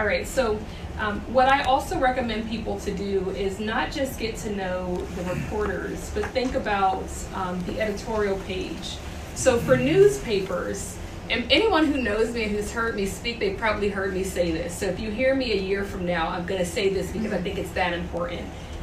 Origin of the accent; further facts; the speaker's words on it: Columbus, Ohio, United States; I'm from Ohio